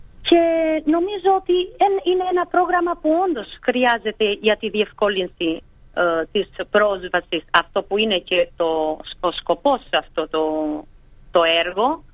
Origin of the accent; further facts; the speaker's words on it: Albania; Greek is a second language; οι περισσότεροι είναι ασθενή από την Αλβανία, από την πατρίδα μου, από εκεί που έχω μεσολαβήσει και στη γλώσσα μου.